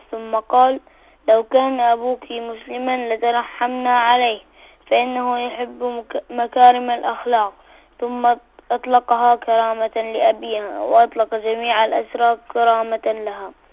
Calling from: Bahrain; من البحرين

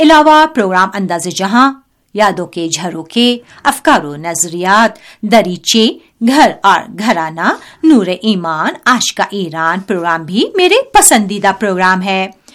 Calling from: Srinagar, Jammu and Kashmir, India; میرا تعلق سری نگر سے ہے

